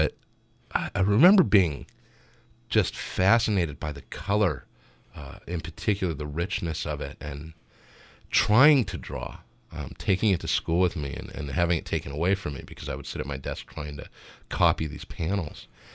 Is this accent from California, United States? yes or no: yes; Monterey, California, United States; going into a shop in my hometown of Monterey at that point.